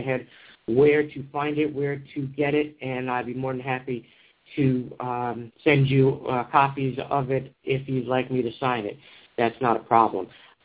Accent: McKinney, Texas, United States; She's from Dallas. I was from McKinney, Texas, about 30 miles north.

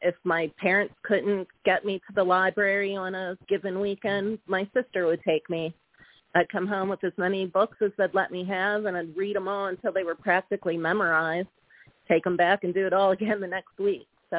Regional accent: Vandergrift, Pennsylvania, United States; I was born and raised in Vandergrift, Pennsylvania, which is about 40 minutes from Pittsburgh. And I lived there my whole life, went to school in Pittsburgh

